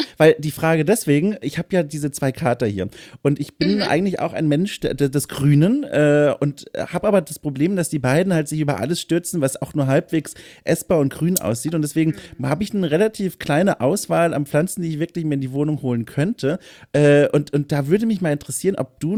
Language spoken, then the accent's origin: German; Bavaria, Germany; ich komme ja auch aus Süddeutschland, Franken, und da wurde ich ja mit der katholischen Kirche, also man muss ja sagen, zwangssozialisiert